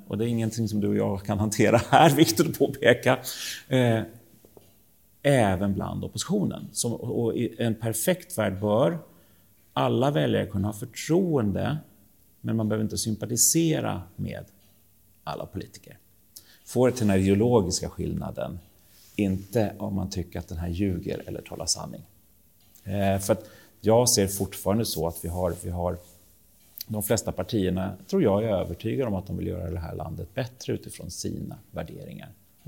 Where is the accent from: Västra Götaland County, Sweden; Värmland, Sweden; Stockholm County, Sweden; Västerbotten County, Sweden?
Stockholm County, Sweden; Stockholm; Men vi som stockholmare tänker ju inte på det.